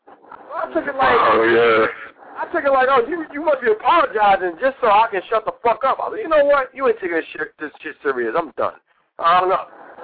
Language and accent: English; New York, United States; She's like, oh, hey, how you from New York? I'm like, yeah, I'm from New York.